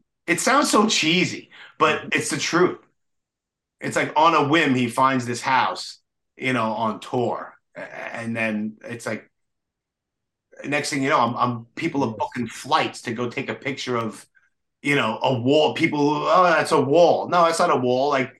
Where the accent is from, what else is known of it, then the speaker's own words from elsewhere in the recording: New York City, New York, United States; I grew up in New York City in the early 90s, walking up to Harlem to do stupid shit